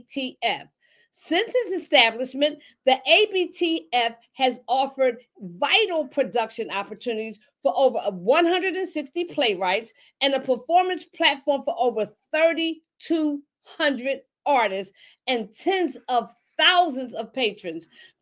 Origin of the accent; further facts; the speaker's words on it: Philadelphia, Pennsylvania, United States; I'm from Philly. See, we had rap music, we danced, we got off the floor.